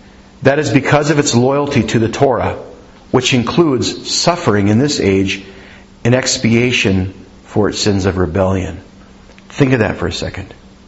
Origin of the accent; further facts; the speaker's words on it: Minnesota, United States; I grew up in Minnesota. Yeah, but my parents moved up there. They're originally from Iowa.